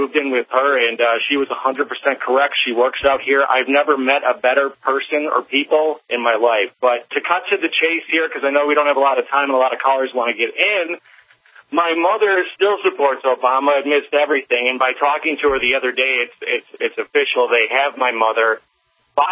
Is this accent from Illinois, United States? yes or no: yes; Illinois, United States; now in San Antonio, United States; I'm from Illinois. I moved to San Antonio about a year ago, and I got to say I couldn't be happier.